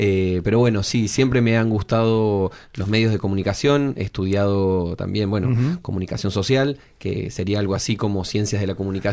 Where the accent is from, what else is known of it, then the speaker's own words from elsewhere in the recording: Córdoba, Argentina; Sí, vengo de la ciudad de Córdoba, en Argentina. En realidad nací y crecí en el interior de la provincia de Córdoba, pero ya hace muchos años que vivo en la capital. Me fui a estudiar y me fui quedando de a poco.